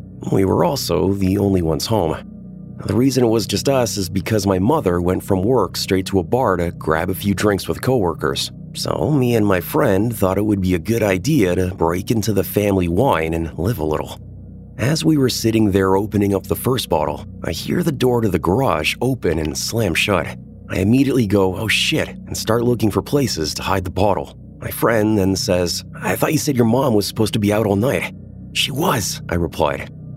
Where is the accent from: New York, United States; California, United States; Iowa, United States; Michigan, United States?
Iowa, United States; I'm from Iowa, and the winters here get cold at night.